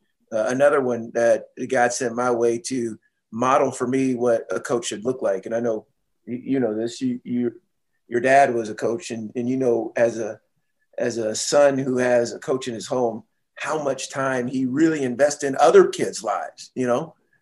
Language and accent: English; Seattle, Washington, United States; I was from Seattle, or lived in Seattle.